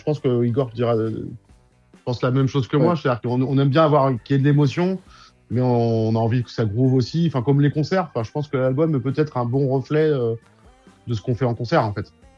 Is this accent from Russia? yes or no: no; Pays de la Loire, France; moi je suis originaire de Vendée, je suis originaire du sud de Nantes.